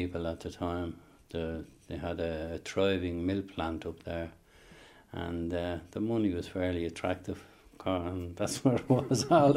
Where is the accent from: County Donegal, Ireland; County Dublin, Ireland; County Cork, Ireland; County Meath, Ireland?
County Dublin, Ireland; Bohernabreena; I grew up in the waterworks in Bohun na Breana. It's about roughly 3 mile, 2.5 mile up the road from here.